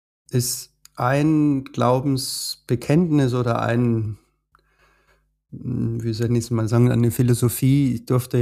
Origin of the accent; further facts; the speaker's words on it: Bavaria, Germany; Ich komme aus Bayern, ich bin in den Bergen aufgewachsen, ich bin sehr, sehr naturverbunden